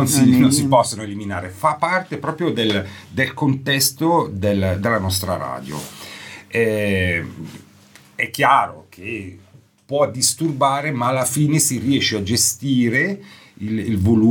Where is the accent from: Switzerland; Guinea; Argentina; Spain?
Switzerland; Ticino; perché non possiamo provare a creare un progetto sociale giù da noi in Ticino, nelle nostre coordinate.